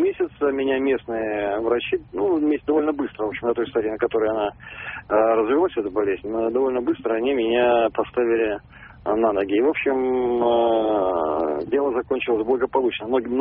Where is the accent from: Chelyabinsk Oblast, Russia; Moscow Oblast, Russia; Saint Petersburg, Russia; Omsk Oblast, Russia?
Saint Petersburg, Russia; я из Петербурга.